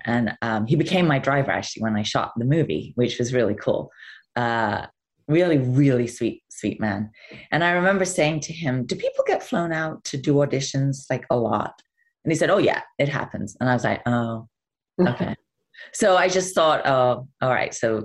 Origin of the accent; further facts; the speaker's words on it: England, United Kingdom; I'm English.